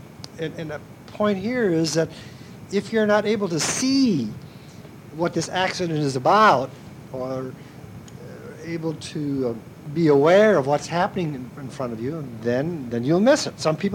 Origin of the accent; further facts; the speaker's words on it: Minnesota, United States; And cockleburrs stuck to my stockings when I was a little boy growing up in Minnesota, too, and I just hated cockleburrs.